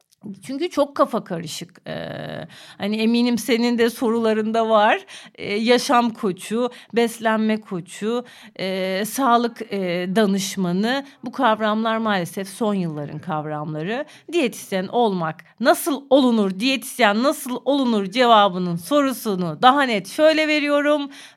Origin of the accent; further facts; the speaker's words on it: Mersin, Turkey; accent: Çukurova; ben Çukurova kızıyım. Benim dedem Antakyalı, babam Adanalı, annem Tarsuslu, ben Mersin'de doğdum büyüdüm. Nilay'cığım biz E'leri açık söyleriz. Benzer deriz, benzin deriz.